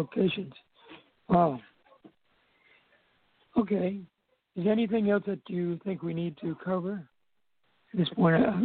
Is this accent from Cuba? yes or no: no; U.S. Virgin Islands; also born or lived in California; I grew up in the Virgin Islands, and I spent time in California in colleges and Air Force and whatnot, and I came back home.